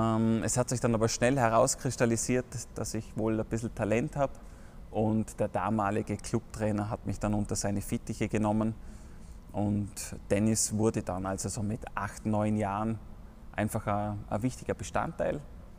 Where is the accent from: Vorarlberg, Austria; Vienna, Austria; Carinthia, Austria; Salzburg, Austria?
Vorarlberg, Austria; Dornbirn; ich bin aus Vorarlberg, Dornbirn, spiele für den UTC Dornbirn und den Rollstuhlclub Enyo Vorarlberg. Bin 37 Jahre.